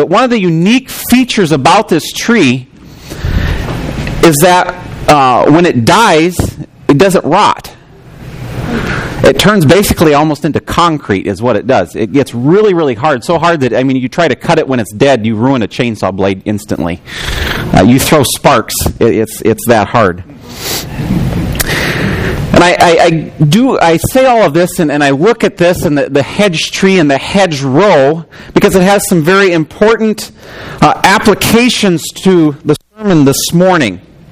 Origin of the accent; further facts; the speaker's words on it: Illinois, United States; Where I grew up in Illinois, we had sporadically spaced all over the countryside trees that...